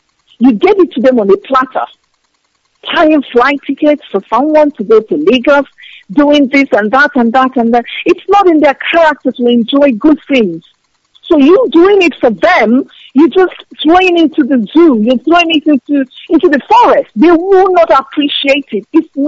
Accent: Rotterdam, South Holland, Netherlands; Now, I'm from Netherlands, from Rotterdam.

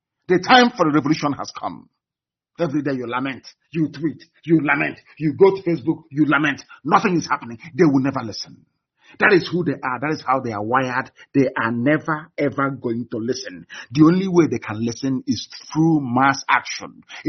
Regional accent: Nigeria; You wake up the next day, I'm a Nigerian.

